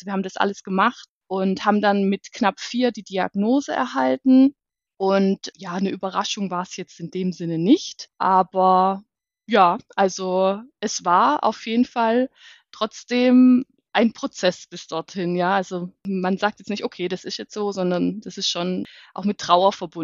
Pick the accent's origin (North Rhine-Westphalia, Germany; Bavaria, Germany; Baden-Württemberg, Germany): Baden-Württemberg, Germany; ich bin 38 Jahre alt. Ich komme aus der Nähe von Heilbronn.